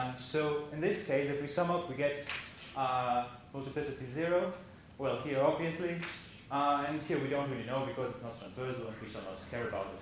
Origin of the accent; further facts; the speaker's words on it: Nottingham, East Midlands, United Kingdom; I'm from Nottingham.